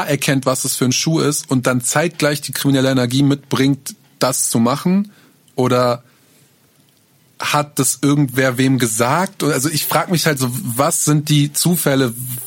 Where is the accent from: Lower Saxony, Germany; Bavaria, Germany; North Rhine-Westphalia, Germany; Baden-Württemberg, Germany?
North Rhine-Westphalia, Germany; Minden; Ey, ich muss so oft, jedes Mal, wo kommst du her? Minden, da wo Dark gedreht wurde.